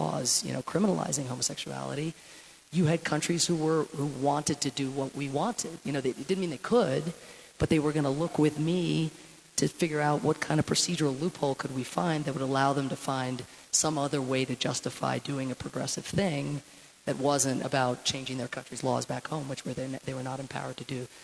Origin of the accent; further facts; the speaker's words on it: Ireland; sometimes I'd have to cool off, being Irish, you know, for a day or two